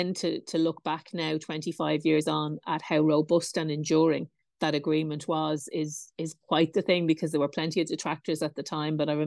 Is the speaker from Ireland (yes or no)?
yes; Ireland; obviously as an Irish person, I was watching them very closely.